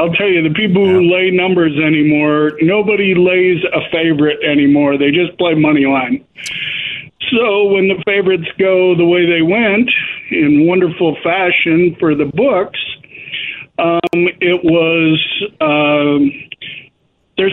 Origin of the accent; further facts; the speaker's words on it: Madison, Wisconsin, United States; Well, being that I'm from Madison, Wisconsin, I got a lot of history with this game.